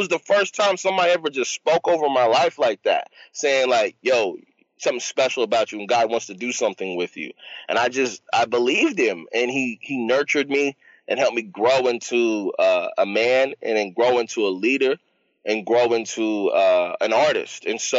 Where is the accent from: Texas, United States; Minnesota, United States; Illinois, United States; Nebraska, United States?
Texas, United States; Dallas; born there; Cause I was born in Dallas, Texas, in the hood where everybody was gangbanging and drug dealing, and I rap.